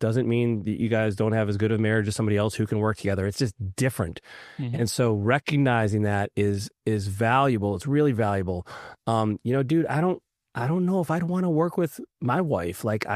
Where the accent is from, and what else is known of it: Raleigh, North Carolina, United States; born or raised there